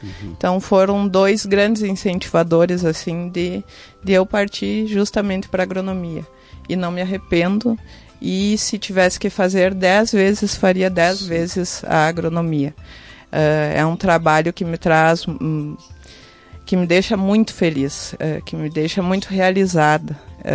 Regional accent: Posse da Boa Vista, Brazil; now in Mara, Brazil; Eu sou da Posse da Boa Vista.

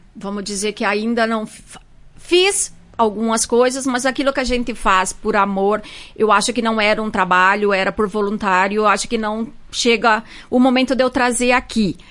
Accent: Rio Verde, Goiás, Brazil; Sou natural de Rio Verde, Goiás. … Tenho dois filhos, o Luiz Eduardo, de 9 anos, Antônio Carlos, de 3 anos. Moro hoje na comunidade de São Francisco, no interior.

